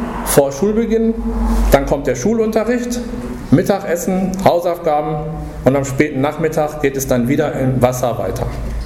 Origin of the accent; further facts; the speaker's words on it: Essen, North Rhine-Westphalia, Germany; In meiner Heimatstadt in Essen, da gibt es im Stadtteil Rüttenscheid ein Schwimmzentrum